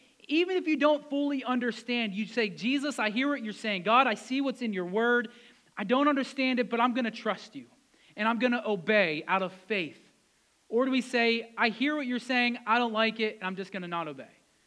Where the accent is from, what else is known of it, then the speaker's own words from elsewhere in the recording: United States; I would mark Christian for most of my life. Why? Because I grew up in America.